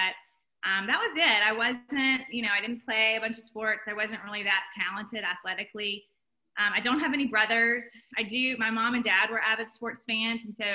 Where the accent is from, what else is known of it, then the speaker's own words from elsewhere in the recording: Clinton, Mississippi, United States; also born or lived in Birmingham, Alabama; So yeah, I grew up in Clinton. I lived in Clinton, Mississippi my whole life. Pretty much lived in Mississippi my whole life.